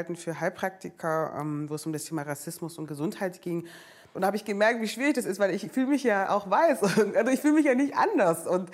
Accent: Baden-Württemberg, Germany; Ich bin aufgewachsen im Schwabenländle bei meiner Oma.

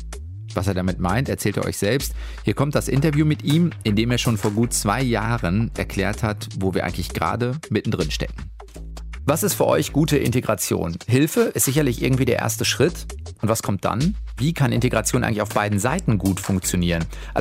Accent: Recklinghausen, North Rhine-Westphalia, Germany; wir kommen beide aus Recklinghausen, sowohl du als auch ich.

